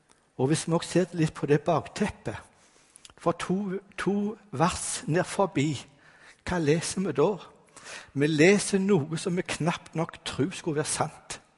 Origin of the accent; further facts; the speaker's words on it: Sandnes, Rogaland, Norway; Ja, jeg kom fra Sandnes.